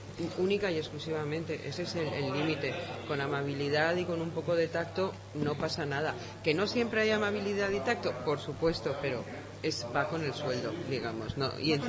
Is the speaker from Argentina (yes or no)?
no; Spain; en España somos latinos y decimos mucho lo que pensamos por la calle a gritos